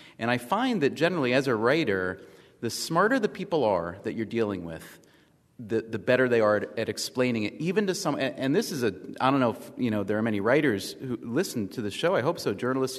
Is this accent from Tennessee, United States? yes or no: no; New York, United States; I'm from New York, so it's 11:30 at night for me.